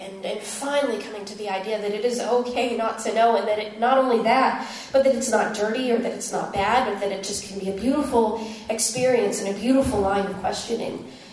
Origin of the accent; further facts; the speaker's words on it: Anderson, Indiana, United States; So if you think that's hard, try growing up in Anderson, Indiana, with a bindi on your head just because you think it's cool.